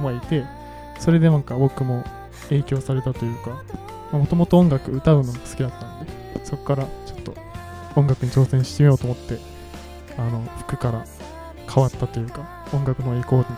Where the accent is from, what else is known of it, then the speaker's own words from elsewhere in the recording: Kanagawa, Japan; やっぱ僕もともと出身が神奈川の方なんで、やっぱ海が近いとこをよく行くんで